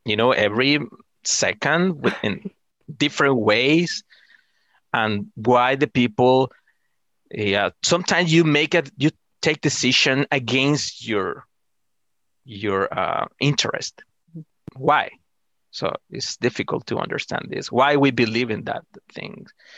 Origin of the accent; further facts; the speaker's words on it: El Salvador; moved away as an adult; now in United States; I am from Salvador, by the way. I came to the United States 5 years ago.